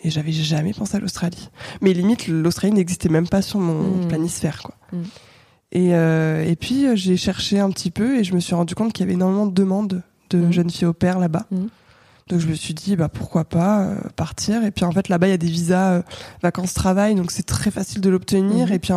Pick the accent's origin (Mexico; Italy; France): France; Brittany; born there; also born or lived in Normandy / Seine-Saint-Denis / Seine-et-Marne / Biarritz; now in Paris, France; Du coup, je suis née en Bretagne et j'ai énormément bougé parce que mon père est militaire.